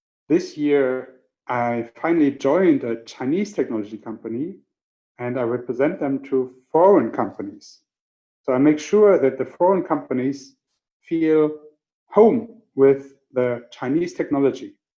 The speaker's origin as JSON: {"language": "English", "country": "Germany", "tie": "born or raised there", "said": "growing up in Germany with my mom from Ireland."}